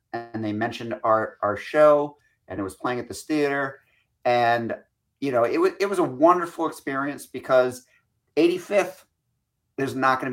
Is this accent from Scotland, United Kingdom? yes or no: yes; Scotland, United Kingdom; No, but I'm Scottish.